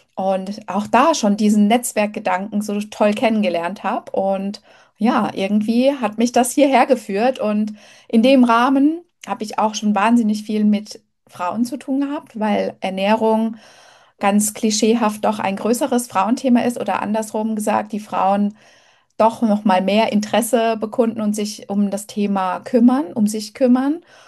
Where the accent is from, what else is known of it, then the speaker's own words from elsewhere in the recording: Ludwigshafen, Rhineland-Palatinate, Germany; also born or lived in Mannheim; Genau, ich komme aus Mannheim, ursprünglich aus Ludwigshafen, also alles so eine Bubble.